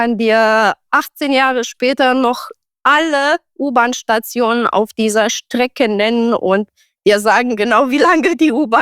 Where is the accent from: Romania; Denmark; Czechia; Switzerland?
Romania; ich komme aus Rumänien